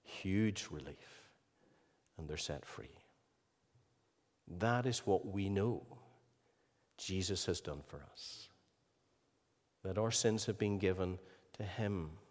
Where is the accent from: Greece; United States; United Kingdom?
United Kingdom; Ballycastle, Northern Ireland; I come from Ballycastle. I do think that Ballycastle is probably one of the most beautiful places in the world.